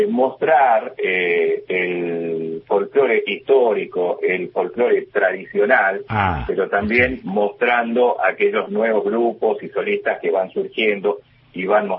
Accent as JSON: {"language": "Spanish", "town": "San Martín de los Andes", "region": "Neuquén", "country": "Argentina", "tie": "born or raised there", "said": "nací, me crié, sigo viviendo en este hermoso San Martín de los Andes, hermoso Valle Patagónico."}